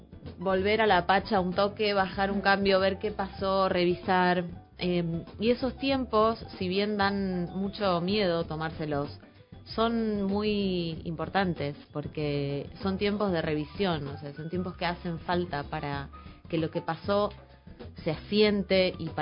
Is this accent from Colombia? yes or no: no; Rosario, Santa Fe, Argentina; now in Buenos Aires, Argentina; yo tenía solo 21 años, recién había llegado a Buenos Aires, estaba haciendo mi primer musical acá en Buenos Aires, yo soy de Rosario